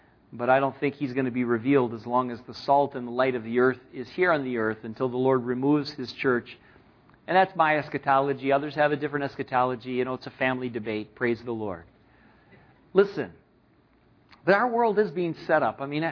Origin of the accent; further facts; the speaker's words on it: Jackson, Michigan, United States; I was shocked to discover in my hometown in Jackson, Michigan